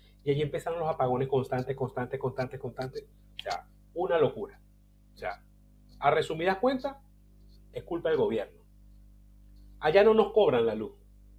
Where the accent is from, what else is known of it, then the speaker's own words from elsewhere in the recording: Venezuela; En mi país, Venezuela es lindo.